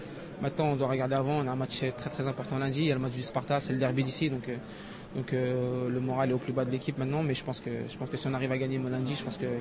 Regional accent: Paris, Île-de-France, France; vous savez, moi je suis de Paris, donc Lille, c'est une équipe à côté de chez moi.

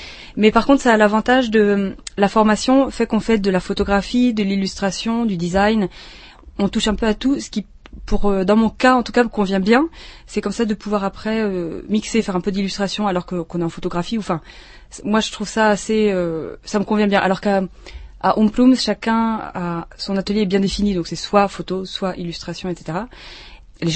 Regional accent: Brittany, France; now in Prague, Czechia; je suis française, je suis bretonne, et je suis arrivée à Prague il y a un petit peu plus de 6 ans, en fait.

